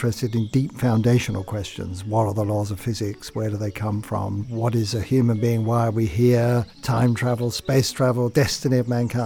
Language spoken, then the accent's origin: English; London, United Kingdom; I grew up in London in the 50s. It was full of austerity.